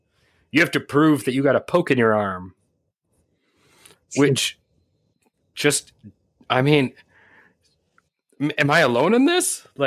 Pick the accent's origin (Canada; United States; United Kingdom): Canada; We're Canadian, and it is Zed.